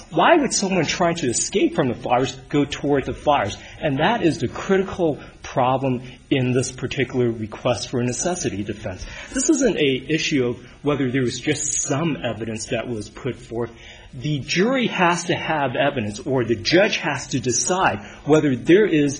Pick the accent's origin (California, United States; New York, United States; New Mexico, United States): California, United States; San Diego; I was the government trial counsel. I'm from San Diego.